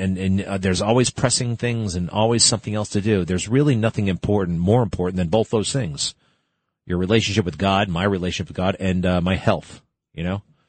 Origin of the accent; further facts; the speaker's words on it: United States; I was born in America. Now, I'm proud to be an American.